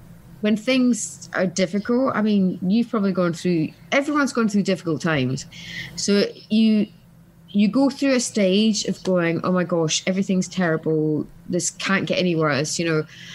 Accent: Scotland, United Kingdom; because I'm Scottish, and I blinking love winter.

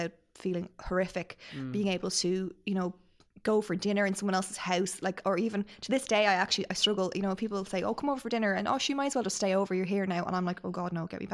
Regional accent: Ireland; No, and I don't think we're good at that as Irish people as well.

